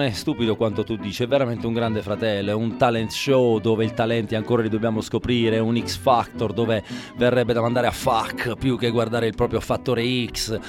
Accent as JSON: {"language": "Italian", "region": "Apulia", "country": "Italy", "lives_now": "Bologna, Italy", "said": "da pugliese, anche se voto qui a Bologna, da pugliese tengo a cuore la mia regione."}